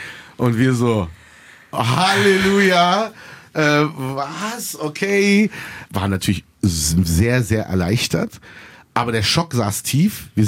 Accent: Berlin, Germany; auch als Berliner.

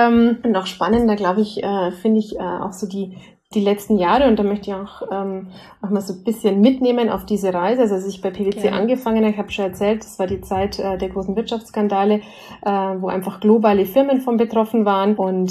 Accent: Bavaria, Germany; Das ist natürlich jetzt sprachlich für mich als Bayerin mit den Österreichern sehr eng.

